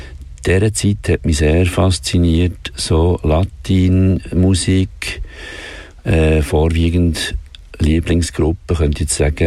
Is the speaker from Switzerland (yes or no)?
yes; Worb, Bern, Switzerland; Ich bin in Worb aufgewachsen